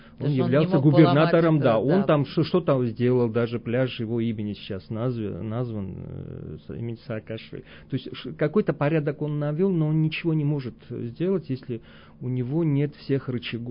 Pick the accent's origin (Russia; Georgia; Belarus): Georgia; к сожалению, я сам грузин